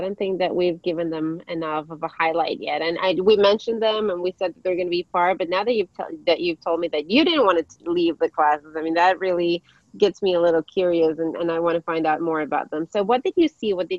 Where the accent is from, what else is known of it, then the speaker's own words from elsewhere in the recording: Ecuador; first language Spanish; English is a second language; And I grew up in Ecuador, and in Ecuador we speak Spanish, but I grew up learning English from a young age.